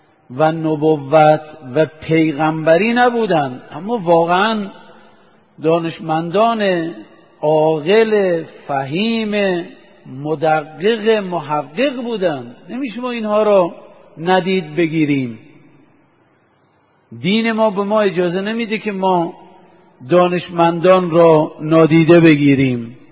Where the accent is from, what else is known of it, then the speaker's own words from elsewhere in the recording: Iran; ما الان ایرانی هستیم،